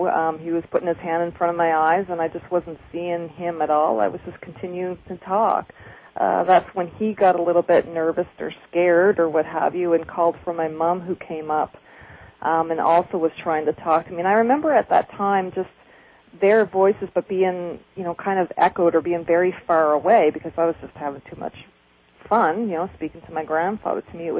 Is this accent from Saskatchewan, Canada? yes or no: yes; Saskatchewan, Canada; my hometown anyway of Saskatchewan, Canada.